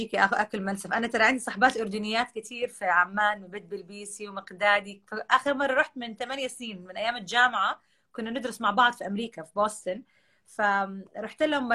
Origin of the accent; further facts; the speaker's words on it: Jeddah, Makkah Province, Saudi Arabia; دائما اقول انا من جده